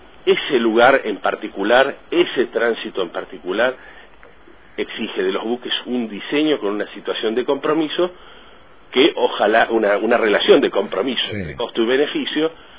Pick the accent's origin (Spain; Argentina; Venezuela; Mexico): Argentina; Tierra del Fuego; me alegra como argentino, me alegra como fueguino